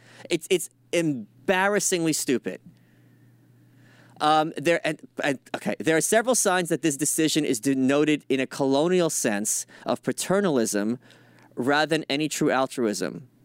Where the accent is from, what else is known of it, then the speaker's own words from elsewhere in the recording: New York City, New York, United States; It's fun as a New Yorker watching it because you can see exactly what streets they were filming on.